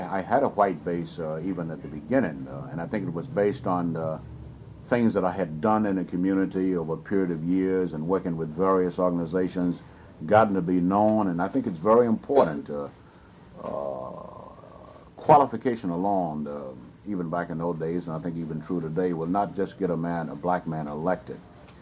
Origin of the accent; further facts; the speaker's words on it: the South, United States; I, being a Southerner, I felt that this is progress.